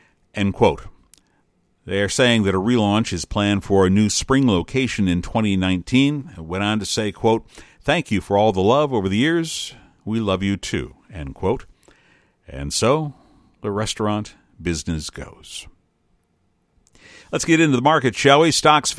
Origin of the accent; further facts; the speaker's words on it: Detroit, Michigan, United States; as a kid growing up in Detroit and having a father that worked for Ford